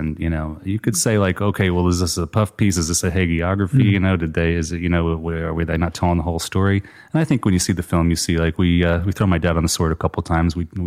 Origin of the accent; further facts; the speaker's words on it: Atlanta, Georgia, United States; growing up in Atlanta, I really didn't know many of them